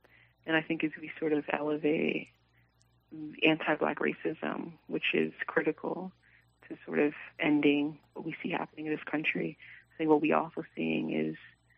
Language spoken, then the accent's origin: English; New York City, New York, United States; I am from the Bronx. So for anyone that sort of knows the Bronx is heavily, has been, is, and continues to be a heavily policed borough in New York City.